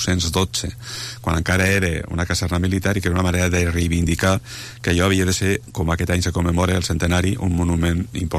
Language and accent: Catalan; Catalonia, Spain; amb aquest que soc de Ponent